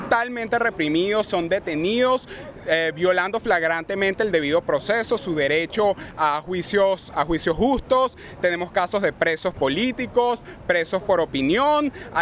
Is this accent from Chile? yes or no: no; Venezuela; now in United States; Es muy difícil para un venezolano estar aquí y ver y oír los testimonios de su familia y de compatriotas cómo sufren el día a día en Venezuela.